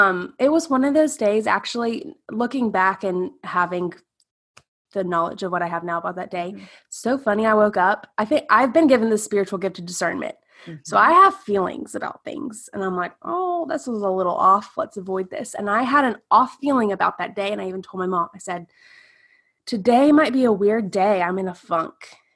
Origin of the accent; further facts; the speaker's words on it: South Carolina, United States; and we are from South Carolina.